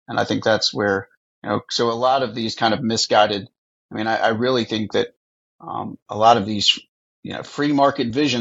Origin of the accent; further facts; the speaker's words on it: United States; As an American, you know, as America, we are very close